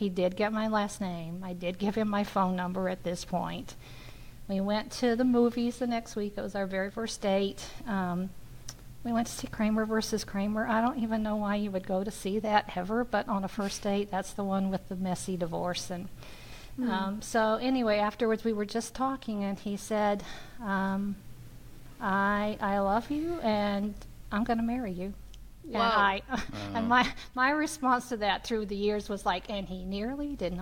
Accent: Florida, United States; he had only my first name, and he knew that I was from Florida.

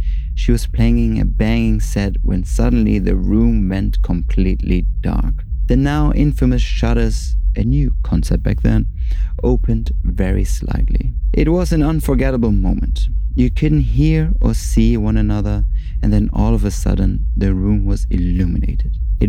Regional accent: Cologne, North Rhine-Westphalia, Germany; now in London, United Kingdom; Growing up in Cologne, I went religiously to Compact Records' weekly party at Studio 672

